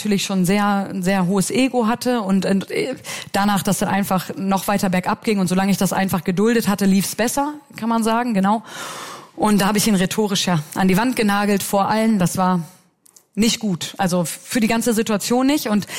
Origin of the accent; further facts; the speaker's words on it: Germany; now in Switzerland; mein Sprachgebrauch ist natürlich als Deutscher ein bisschen anders, als wir es hier in der Schweiz jetzt gewohnt sind.